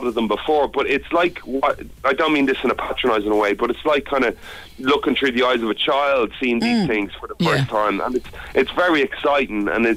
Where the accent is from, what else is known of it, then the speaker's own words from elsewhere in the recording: Ireland; I'm from Rough Ireland.